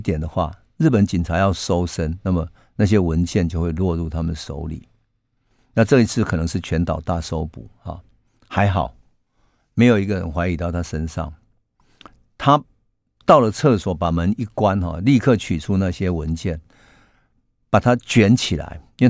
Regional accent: central Taiwan, Taiwan; 这是一个中部地区很常有的习俗，好像北部比较少有，可是因为我在中部长大，所以我妈妈他们过年都会煮一锅灯泥菜

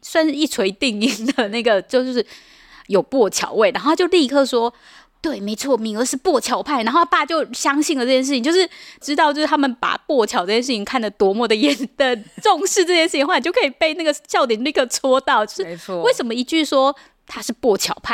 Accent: Taiwan; 虽然我们就是台湾人对这个很熟悉

